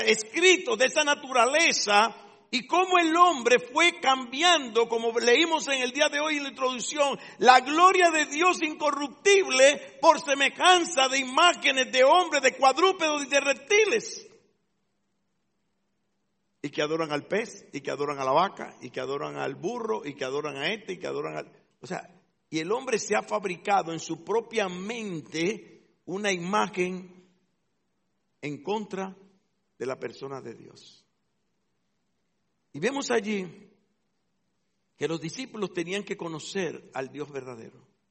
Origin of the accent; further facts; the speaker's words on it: San Pedro de Macorís, Dominican Republic; now in Santo Domingo, Dominican Republic; San Pedro de Macorís, en un sitio que le llaman El Peñón. Ahí me crié hasta los 10 años. Después me fui a San Pedro de Macorís y cuando vine a estudiar a la capital, arquitectura, vine en el año 67, y aquí me quedé.